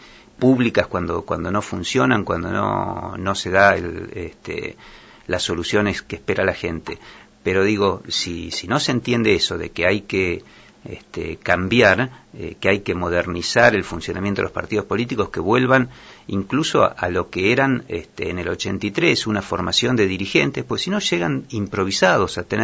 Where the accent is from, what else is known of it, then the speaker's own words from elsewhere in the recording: General Madariaga, Buenos Aires Province, Argentina; había asumido responsabilidades en mi pueblo natal, en Madariaga